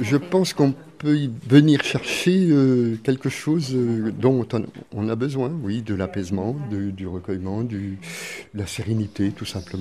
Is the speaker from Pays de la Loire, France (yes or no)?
yes; Montaigu, Pays de la Loire, France; moved away as an adult; Je suis de Montaigu. Je suis arrivé ici en 88. Mais je me suis enraciné dans le coin.